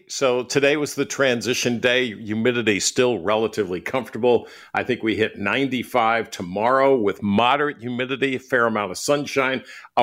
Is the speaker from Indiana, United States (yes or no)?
no; Rhode Island, United States; Yeah, I grew up in Rhode Island for the most part.